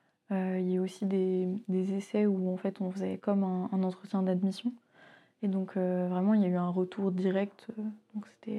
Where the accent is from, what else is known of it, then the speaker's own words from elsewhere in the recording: Pabu, Brittany, France; j'ai 21 ans et je viens de Pabu.